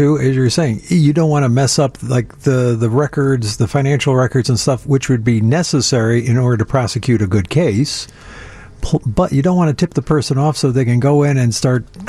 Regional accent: Chicago, Illinois, United States; Okay, this Chicago native is going to have to make a point of order on that one.

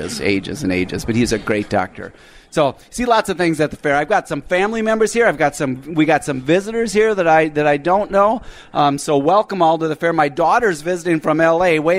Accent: Minnesota, United States; But seriously, you know one thing is I grew up in Minnesota. I went to that ye old mill thing when I was knee high to a grasshopper.

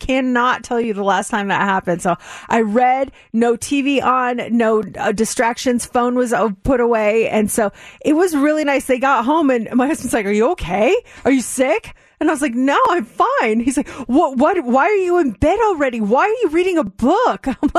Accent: Colorado, United States; moved away; I was born and raised in Colorado and dealt with it every winter, but I don't know, something happened when I moved here

